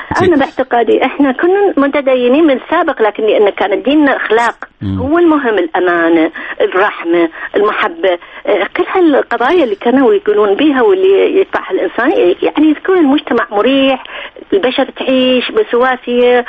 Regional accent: Basra, Basra Governorate, Iraq; also born or lived in Zubair; وانا حقيقة بس الابتدائية قضيتها بالزبير بعد الابتدائية رحنا للبصرة امي انا من البصرة ابوي من الزبير

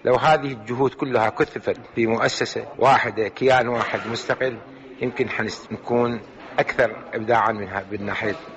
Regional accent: Iraq; الحقيقة واقع المجازر عندنا بالعراق واقع مأساوي

